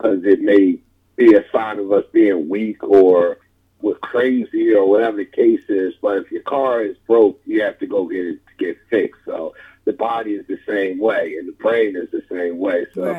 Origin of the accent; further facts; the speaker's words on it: New Jersey, United States; because I was from Jersey, so I didn't know how New York moved